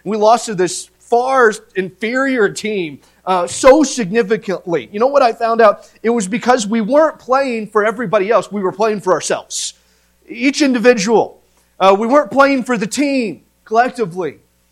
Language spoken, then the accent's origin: English; Indiana, United States; Growing up in Indiana, that was the main thing. Everybody played basketball.